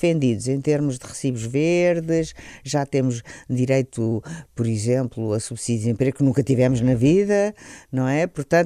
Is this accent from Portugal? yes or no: yes; Lisbon, Portugal; eu sempre adorei esta cidade, eu sou lisboeta, sou alfacinha, e sempre adorei a minha cidade.